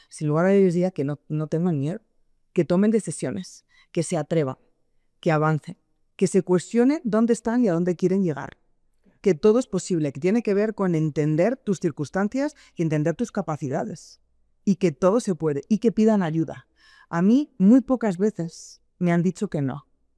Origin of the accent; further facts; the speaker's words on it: Spain; moved away as an adult; now in Mexico; Yo pues llevo en el país 4 años, en este maravilloso país que adoro, México. Me vine de España